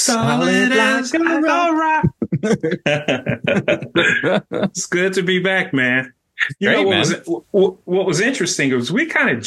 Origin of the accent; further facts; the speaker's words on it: Detroit, Michigan, United States; born and raised on the east side of Detroit. Yeah. So I'm from the Motor City, and I'm very proud about it.